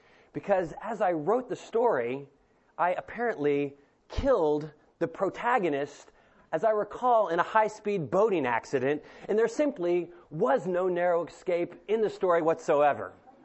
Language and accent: English; Delaware, United States; When I was in eighth grade, growing up in Delaware, I was in a creative writing class